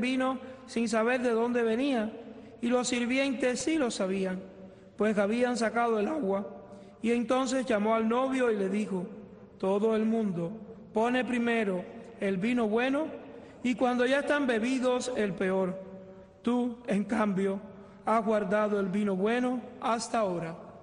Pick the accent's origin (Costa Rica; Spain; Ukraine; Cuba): Cuba; Villa Clara; yo soy de Las Villas